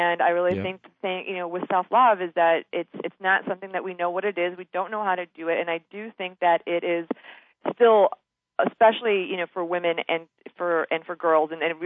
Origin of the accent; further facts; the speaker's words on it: Chicago, Illinois, United States; born there; now in San Francisco, United States; Well, I was misplaced and born in Chicago.